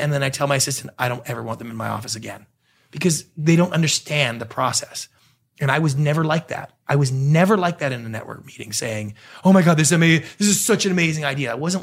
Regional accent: Canada; now in Los Angeles, United States; As I'm a Canadian.

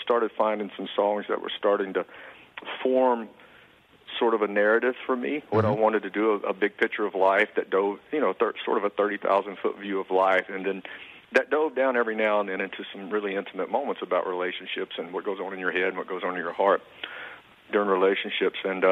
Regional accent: Louisiana, United States; You know, growing up in Louisiana and growing up playing football and baseball and basketball

